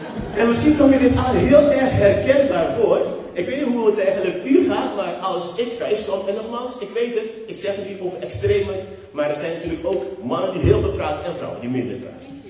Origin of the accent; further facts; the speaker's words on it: Curaçao; now in Netherlands; ik ben geboren en getogen op Curaçao. En ik woon al best lang hier in Nederland.